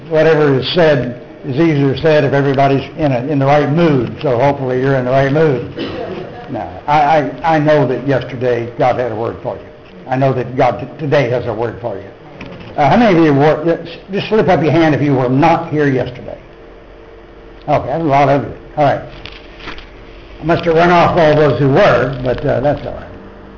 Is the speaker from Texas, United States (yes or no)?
yes; Texas, United States; accent: southwestern; You're struggling with my southwestern accent?